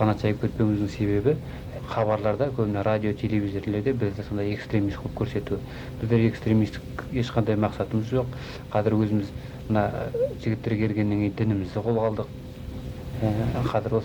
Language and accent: Kazakh; West Kazakhstan Region, Kazakhstan; now in Almaty, Kazakhstan; Мен де осы Алматыға келгеніме көп болған жоқ. Туған жерім Орал облысы, сол Қаратөбе ауданында тудым. 10 жылдық мектепті сол қаладан бітірдім.